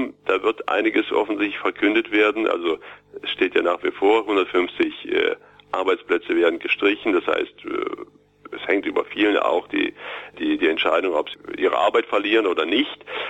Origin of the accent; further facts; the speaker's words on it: Gotha, Thuringia, Germany; now in Erfurt, Germany; Ich bin in Gotha groß geworden, lebe natürlich sehr lange schon in Erfurt